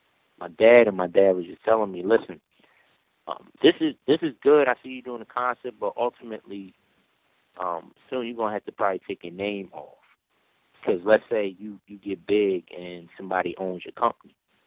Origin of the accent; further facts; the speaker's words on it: Philadelphia, Pennsylvania, United States; So when I was younger, growing up in North Philadelphia, I was the tutor in my class when it came to dealing with math.